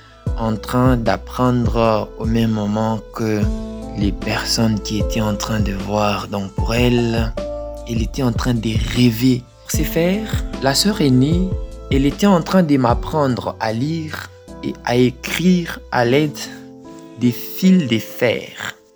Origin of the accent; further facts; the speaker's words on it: DR Congo; Ici chez nous, en Afrique, plus précisément en République démocratique du Congo